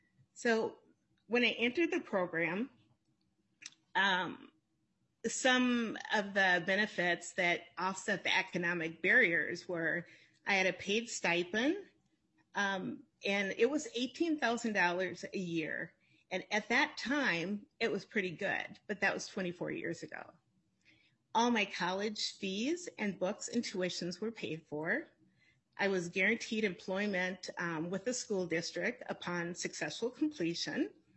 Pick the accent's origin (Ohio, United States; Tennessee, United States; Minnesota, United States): Minnesota, United States; As a child growing up in Minnesota public schools, I would have loved to have a teacher teacher leader of color.